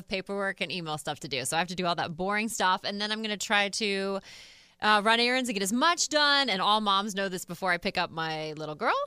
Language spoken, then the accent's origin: English; Indianapolis, Indiana, United States; Okay, so I grew up in Indy, and I love, it's great. Then I moved to the West Coast. And then I just moved back